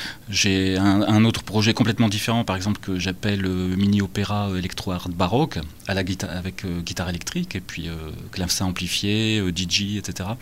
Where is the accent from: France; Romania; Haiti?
France; Hauts-de-France; born there; also born or lived in Dunkirk; now in Lille, France; je suis né dans le Pas-de-Calais, donc pas à Lille proprement dit, mais j'habite à Lille depuis pas mal d'années maintenant, après un passage par Dunkerque.